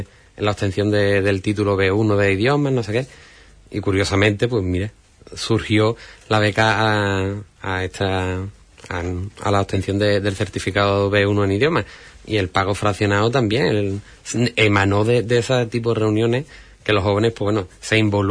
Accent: Bonares, Andalusia, Spain; Primero en asociaciones del ámbito municipal en mi pueblo, en Bonares. También he estado metido en asociaciones de tema cultural aquí ya en Huelva

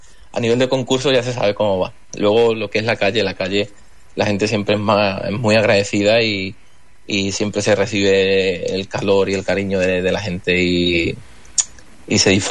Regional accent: La Campana, Andalusia, Spain; tenemos en allí en mi pueblo, en La Campana, en Sevilla.

